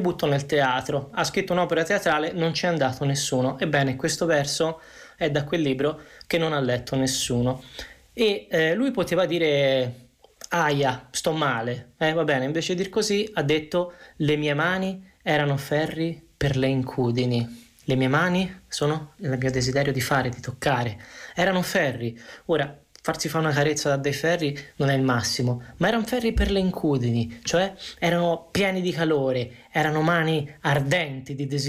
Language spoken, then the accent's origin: Italian; Livorno, Tuscany, Italy; Ora io sono livornese